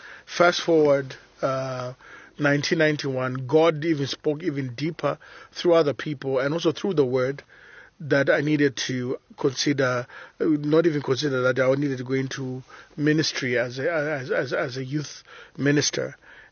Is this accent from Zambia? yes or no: yes; Zambia; born there; I was born in Zambia, naturally, 1970. … told me that right from the birth I was singing.